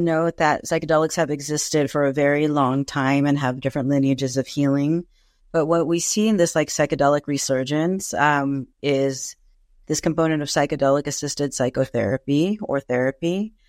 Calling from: San Diego, California, United States; I am streaming from Kumeyaay Land, also known as San Diego, California.

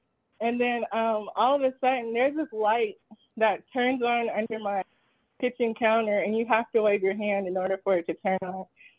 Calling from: Texas, United States; from Texas.

